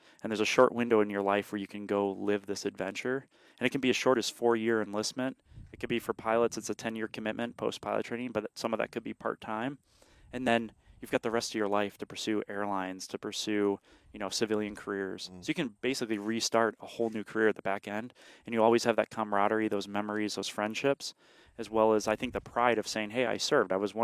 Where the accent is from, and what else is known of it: Illinois, United States; born or raised there